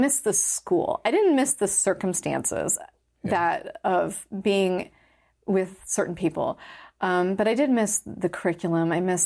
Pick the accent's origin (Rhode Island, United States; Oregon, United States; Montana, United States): Oregon, United States; so again, I'm from Oregon. And from a fairly, not rural area, but just a fairly kind of standard, like I grew up in the middle of grass seed country.